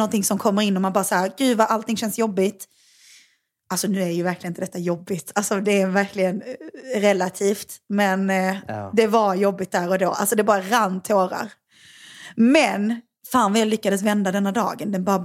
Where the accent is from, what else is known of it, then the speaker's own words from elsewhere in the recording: Åhus, Skåne, Sweden; det känns jättekul att du är i mina hemtrakter.